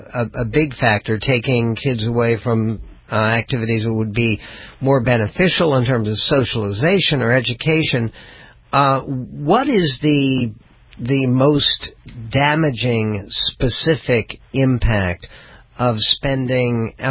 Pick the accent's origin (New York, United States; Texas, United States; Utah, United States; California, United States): California, United States; San Diego; which actually is I mentioned before, my growing up in San Diego. My dad used to teach at San Diego State, my late father, years and years ago.